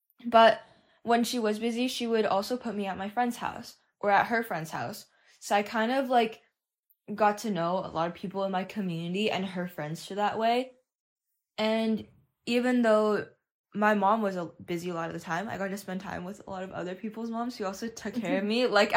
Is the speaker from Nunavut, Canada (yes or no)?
no; Langley, British Columbia, Canada; also born or lived in California; I'm from Vancouver, British Columbia, and a fun fact about me was that I was born in California, actually, and then my family moved back and forth a lot